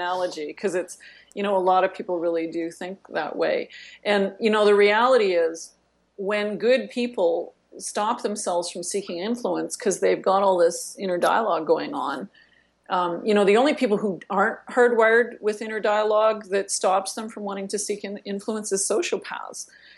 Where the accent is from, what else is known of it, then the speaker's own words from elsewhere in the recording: Canada; I'm from the Canadian equivalent of the backwoods, right? Like I, you know, I'm not only Canadian, but I grew up in the north, right? And, you know, my family used to spend their summers in a remote backwoods cabin.